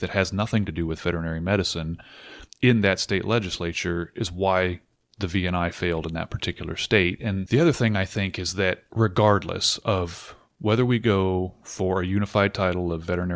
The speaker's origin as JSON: {"language": "English", "region": "California", "country": "United States", "moved": "yes", "said": "I came from California. I work in Massachusetts, but live in Rhode Island."}